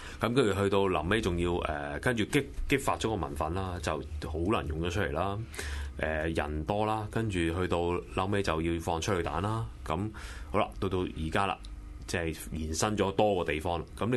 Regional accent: Hong Kong; 點解有啲大陸人嚟香港會即係嚟香港犯咗案會冇事，我哋香港人就

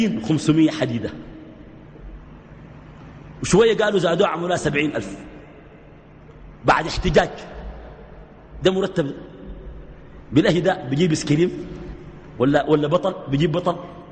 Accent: Sudan; لكن تخيل الإمام عندنا في السودان مرتبه كم؟

